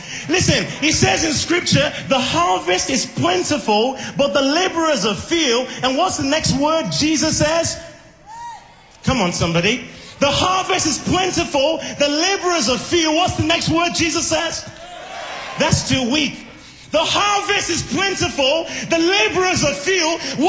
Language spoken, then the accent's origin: English; Manchester, North West England, United Kingdom; I came all the way from Manchester in the United Kingdom.